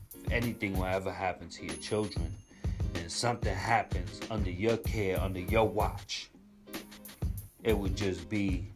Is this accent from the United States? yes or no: yes; Bronx, New York, United States; You know, if anybody and everybody knows, I'm from the Bronx, born and raised.